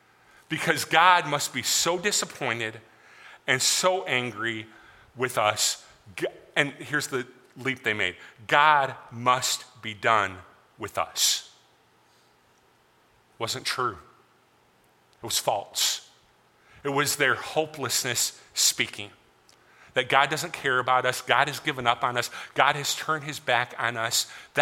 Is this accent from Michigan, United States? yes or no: yes; Michigan, United States; She grew up in my home state on a small cherry farm in Traverse City, Michigan.